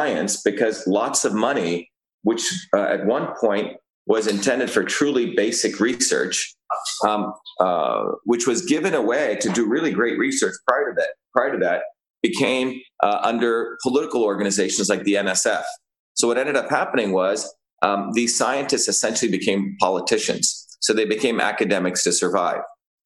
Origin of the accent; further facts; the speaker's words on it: New Jersey, United States; also born or lived in India; whether it was India as a kid or whether, you know, it was later when I grew up in New Jersey.